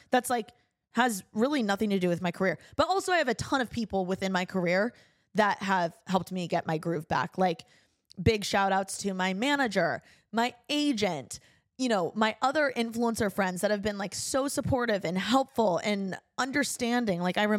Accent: Indiana, United States; now in Los Angeles, United States; Even though like I grew up in Indiana and I have so many people that are rooting for me and are my family friends, like they don't get the LA version of me.

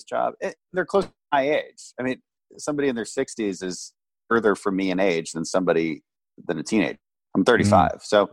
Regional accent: Houston, Texas, United States; also born or lived in Bogota, Colombia; I grew up in Houston, Texas, and my dad's side of the family goes back six generations in Texas. So that's where I'm really from.

